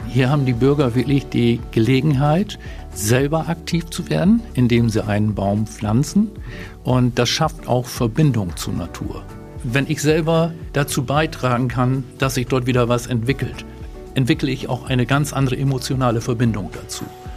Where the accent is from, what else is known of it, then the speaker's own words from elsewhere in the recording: Lower Saxony, Germany; ich bin ein Kind vom Bauernhof aus Ostfriesland.